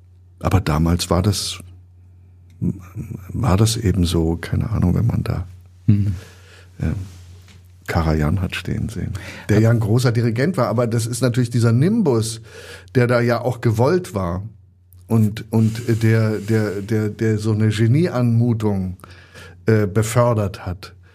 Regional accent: Bonn, North Rhine-Westphalia, Germany; ich bin ja in Bonn aufgewachsen, was damals Hauptstadt war.

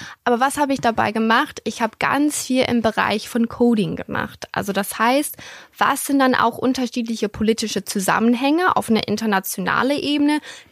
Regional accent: United States; Ich komme ursprünglich aus den USA.

